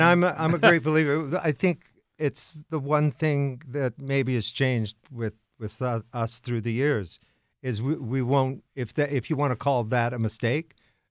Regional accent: Winnipeg, Manitoba, Canada; now in Vancouver, Canada; I grew up in Winnipeg.

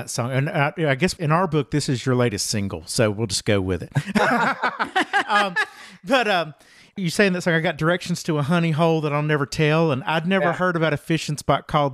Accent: Alabama, United States; Ashley's from Kentucky, I'm from Alabama, and you're from Mississippi.

